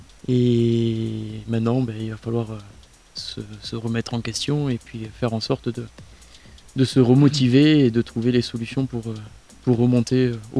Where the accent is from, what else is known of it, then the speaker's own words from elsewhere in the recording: Bordeaux, Nouvelle-Aquitaine, France; mais je suis bordelais.